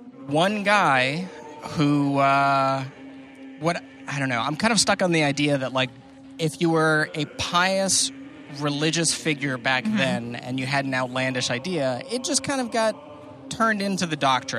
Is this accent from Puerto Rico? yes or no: yes; Puerto Rico; I grew up in Puerto Rico. I don't snow.